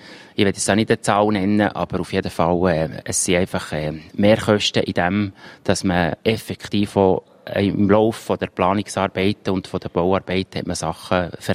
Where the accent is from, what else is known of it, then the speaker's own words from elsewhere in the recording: Trubschachen, Bern, Switzerland; Aber all die Dörfer wie Trubschachen, wo ich herkomme, ringsherum, die sind eigentlich alle eher auf einem absteigenden Pfad.